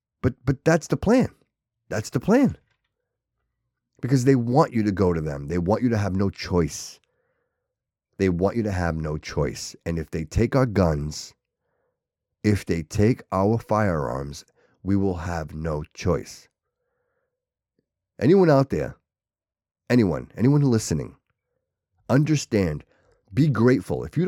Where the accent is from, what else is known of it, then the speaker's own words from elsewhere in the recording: Portugal; But so I'm Portuguese. I'm not Irish.